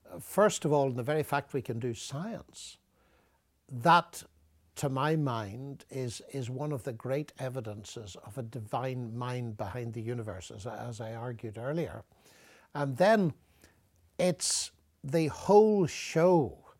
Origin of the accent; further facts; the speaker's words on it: Ireland; possibly because I'm an Irishman